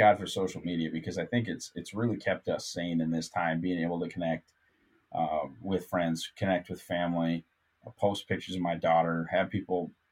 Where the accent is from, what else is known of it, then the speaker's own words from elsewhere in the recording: North Dakota, United States; So, I mentioned a million times I'm from North Dakota. We didn't have a pro sports team, so I don't have what you would call regionally loyal sport.